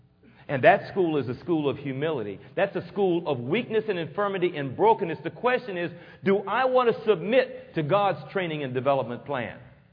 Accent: Houston, Texas, United States; Man, I grew up in Third Ward. I mean, the most skiing I did was tripping down the bayou or something.

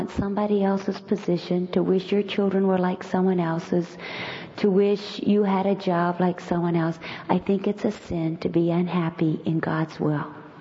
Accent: Hawaii, United States; As a little girl growing up in Hawaii, I felt so ugly, and I was a minority, and I experienced tremendous prejudice.

